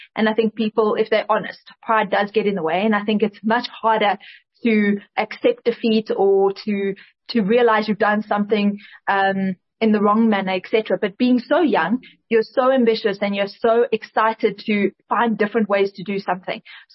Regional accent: South Africa; I fundamentally believe I'm South African, and so my documentations carried the same.

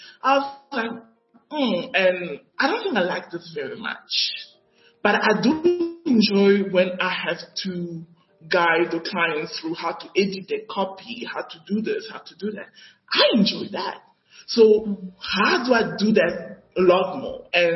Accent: South Africa; I'm a girl from South Africa. I live in Bellevue, Cape Town.

